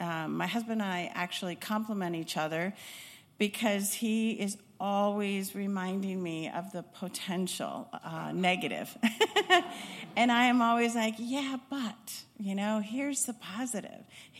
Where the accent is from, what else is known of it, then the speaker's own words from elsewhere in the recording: Chicago, Illinois, United States; We moved to Chicago after graduation, back to my hometown.